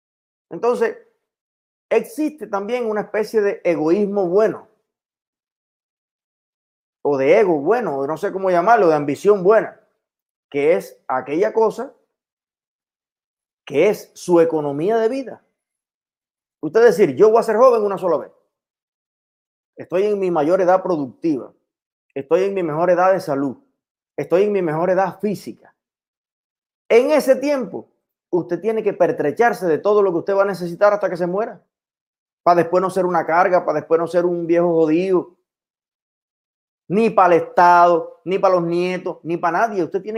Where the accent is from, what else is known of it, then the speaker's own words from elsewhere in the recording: Puerto Padre, Las Tunas, Cuba; born there; Vamos a centrarnos en el Yarey, donde yo nací, o en Puerto Padre.